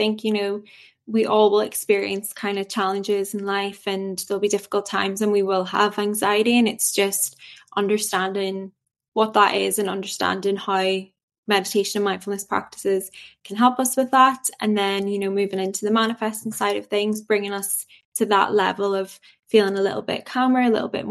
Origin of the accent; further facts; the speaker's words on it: Derry, Northern Ireland, United Kingdom; Yes, I'm from Derry, which everyone seems to know of now